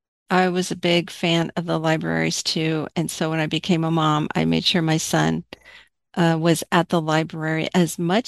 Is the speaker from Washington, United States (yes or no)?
no; Arizona, United States; we're both born and raised in Arizona, so we're desert rats.